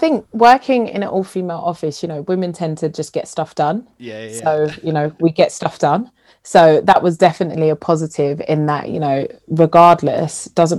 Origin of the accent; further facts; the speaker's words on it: London, United Kingdom; I'm from South London and I'm Jamaican